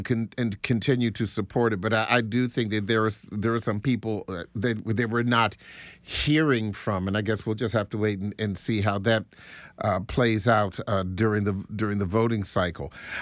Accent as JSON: {"language": "English", "town": "Washington", "region": "District of Columbia", "country": "United States", "said": "I will never forget what a guy in Huntsville told me when he found out that I was from Washington, D.C."}